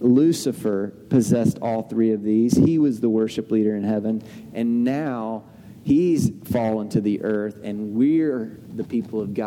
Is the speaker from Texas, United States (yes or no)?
yes; Texas, United States; Where I grew up in Southeast Texas, it was country music.